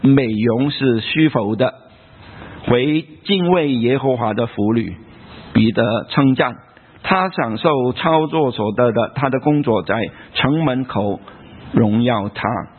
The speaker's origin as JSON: {"language": "Chinese", "country": "Hong Kong", "tie": "born or raised there", "said": "我在香港长大了我在香港的时候受教育工作是蛮顺利的"}